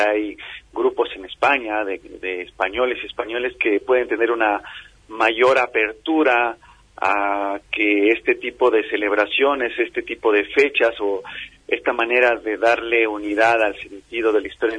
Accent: Mexico; soy mexicano

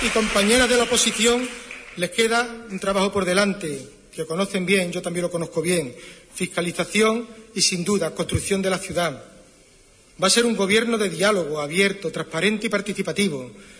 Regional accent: Huelva, Andalusia, Spain; Soy un onubense más

